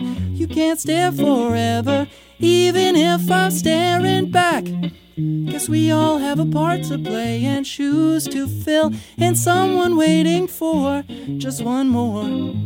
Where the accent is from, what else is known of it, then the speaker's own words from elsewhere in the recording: Dedham, Massachusetts, United States; also born or lived in Westwood; So, I grew up in the suburbs outside of Boston. I grew up in Dedham and Westwood.